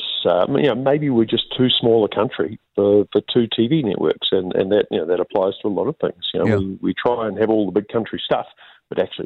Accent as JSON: {"language": "English", "country": "New Zealand", "said": "my immediate reaction is just as a New Zealander"}